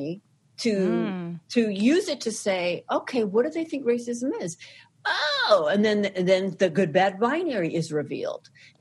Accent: Canada; I'm from Canada.

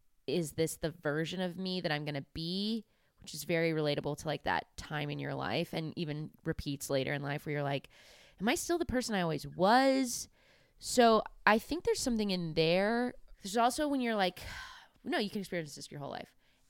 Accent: California, United States; I'm going to play up that I'm from California. I think that's going to hit in the Midwest.

